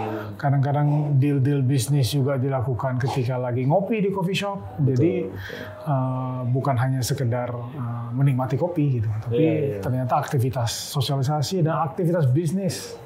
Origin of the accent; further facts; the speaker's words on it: Pontianak, West Kalimantan, Indonesia; Saya dari Pontianak, lahir, besar, sekolah, sampai SMA di Pontianak. Kemudian kuliahnya di Jogja.